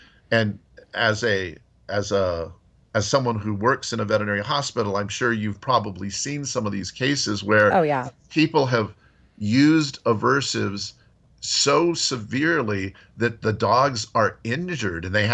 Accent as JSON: {"language": "English", "region": "New Mexico", "country": "United States", "tie": "born or raised there", "said": "I grew up in New Mexico. I grew up in rattlesnake country."}